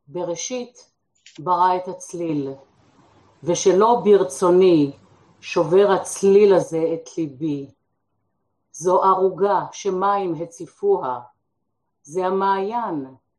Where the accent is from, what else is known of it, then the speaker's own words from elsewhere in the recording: Haifa, Haifa District, Israel; אני כבר לא גרה שם הרבה מאוד שנים, אבל פעם חיפאית, תמיד חיפאית.